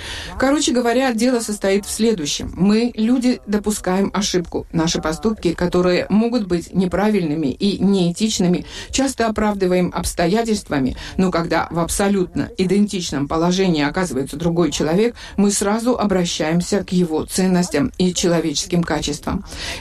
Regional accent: Georgia; Самое большое, чего мы, грузины, можем лишиться, это человечность.

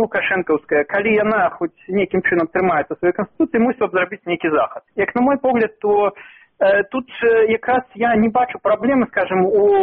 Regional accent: Belarus; ми мусимо підтримувати, скажімо, як білоруси, і білоруська держава мусить підтримувати культурне розвиття цих супольностей

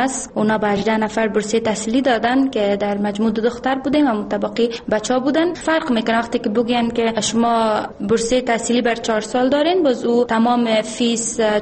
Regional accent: Badakhshan, Afghanistan; ما از بدخشان آمدیم.

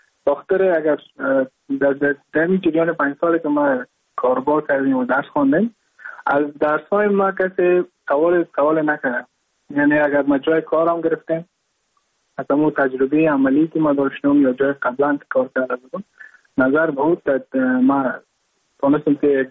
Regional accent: Mazar-i-Sharif, Balkh, Afghanistan; moved away as an adult; now in India; از مزار شریف هستم، از قریه شیراباد که از قریای درفتاده مزار شریف بخش می باشم که ما در سال 2019 ماه جون به هندوستان آمدم

